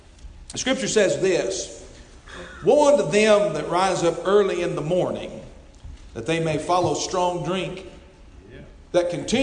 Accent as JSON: {"language": "English", "region": "Kentucky", "country": "United States", "said": "I'm from Kentucky, and they've got a theological seminary up there."}